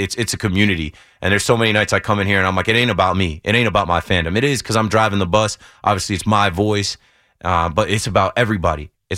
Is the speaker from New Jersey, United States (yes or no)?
yes; New Jersey, United States; Like, I'm not from New York. I'm from New Jersey.